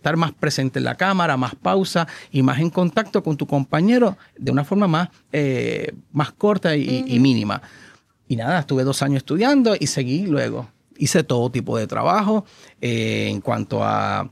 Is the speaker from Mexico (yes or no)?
no; Barceloneta, Puerto Rico; No, en una escuela especializada en mi pueblo, Barceloneta.